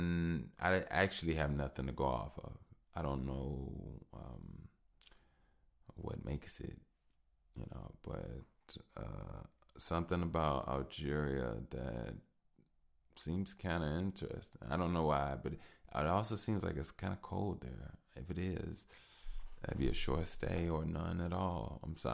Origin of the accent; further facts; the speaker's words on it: Chicago, Illinois, United States; If I gotta go bundle up and put clothes on and put my long johns on, I'm from Chicago.